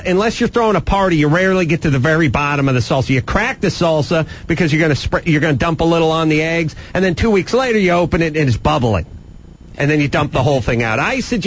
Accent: Los Angeles, California, United States; I'm from Los Angeles.

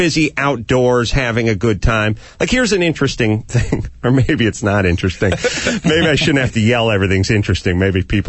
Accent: Los Angeles, California, United States; People from Los Angeles, and I come from Southern California in Los Angeles.

